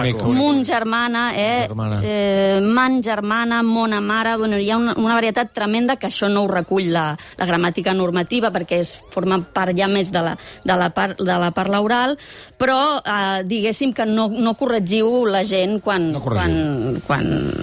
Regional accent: Barcelona, Catalonia, Spain; jo sóc barcelonina i dic mon pare i ma mare.

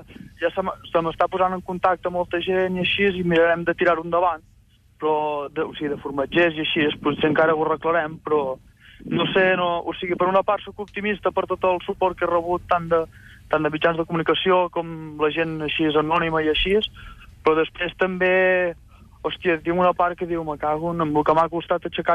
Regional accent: Vilabertran, Catalonia, Spain; De Vilabertran, al costat de Figueres. Mhm. De l'Alt Empordà.

